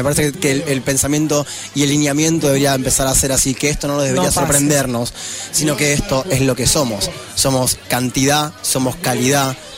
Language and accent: Spanish; Rosario, Santa Fe, Argentina; yo soy de Santa Fe, soy de Rosario.